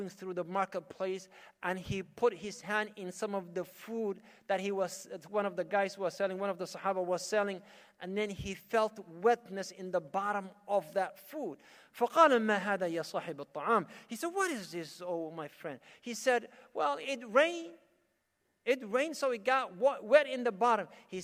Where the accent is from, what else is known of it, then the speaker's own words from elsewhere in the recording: Saudi Arabia; now in Canada; Back home, I remember when I was growing up in Saudi